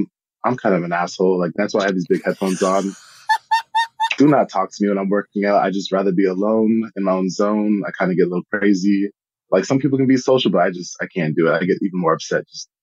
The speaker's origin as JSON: {"language": "English", "region": "Minnesota", "country": "United States", "tie": "born there", "said": "I mean, I was born in Minnesota."}